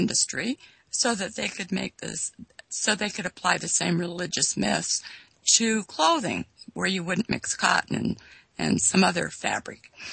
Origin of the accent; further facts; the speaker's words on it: Sacramento, California, United States; Oh, no. I grew up in California.